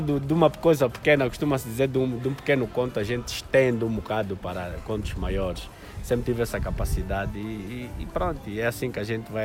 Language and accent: Portuguese; Benguela, Angola; born there; Eu ia dizer que eu nasci em Benguela